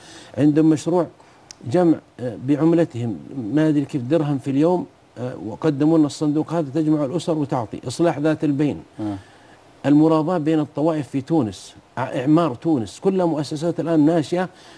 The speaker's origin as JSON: {"language": "Arabic", "country": "Saudi Arabia", "said": "الواجب أن نكون على قدر المسؤولية، على درجة مسؤوليتنا من الحرمين من السعودية أن نمثل ديننا أحسن تمثيل."}